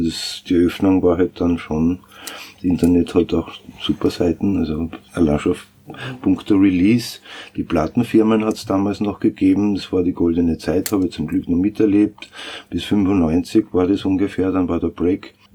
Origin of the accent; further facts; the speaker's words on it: Styria, Austria; now in Vienna, Austria; Ich selber bin ja auch ein Landkind, bin auch kein Wiener, komme aus der Steiermark und bin eben seit 82 in Wien.